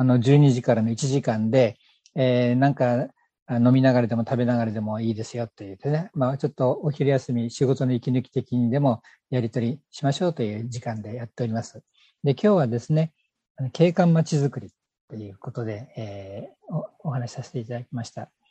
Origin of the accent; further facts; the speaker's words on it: Mito, Ibaraki, Japan; 水戸、私水戸ですから、水戸を中心とした地域での